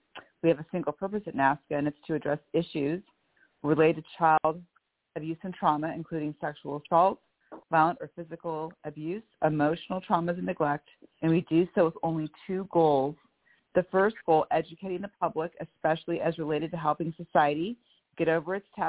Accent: Bellevue, Washington, United States; I'm from Bellevue, Washington.

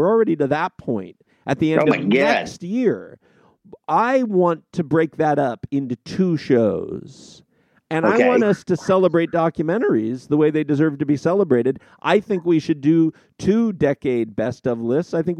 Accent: California, United States; I grew up in California. Jack London is a huge figure there.

